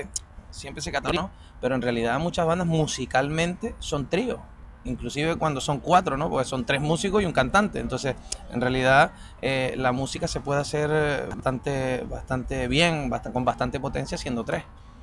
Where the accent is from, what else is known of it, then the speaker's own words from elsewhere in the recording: Venezuela; now in Canary Islands, Spain; En particular, pues yo viví en Venezuela. En realidad soy de aquí, soy de Canarias. Y viví toda mi vida en Venezuela. O sea, estuve 20 años en Venezuela.